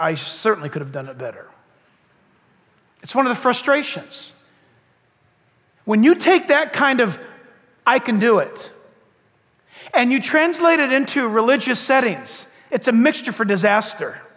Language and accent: English; United States; Now look, as an American, and what I love about being an American is all of us, where are you from? I mean, my descendants came from the Azore Islands.